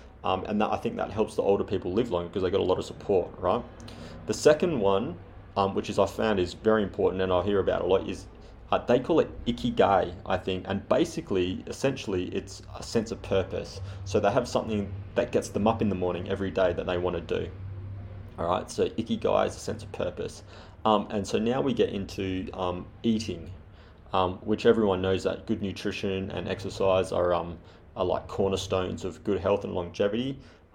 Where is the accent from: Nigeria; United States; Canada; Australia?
Australia; accent: Australian; My Australian accent probably messed that up.